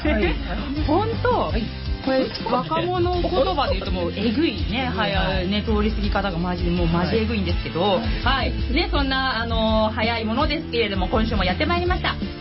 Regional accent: Kawasaki, Kanagawa, Japan; 本日の番組メインパーソナリティは川崎生まれ川崎育ち、自称夢見ヶ崎動物公園専属

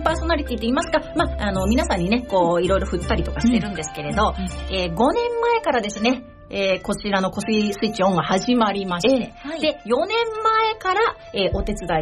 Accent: Kawasaki, Kanagawa, Japan; 川崎生まれ川崎育ちの友達同士4人で、組んで、活動している川崎に住んでいる、人です

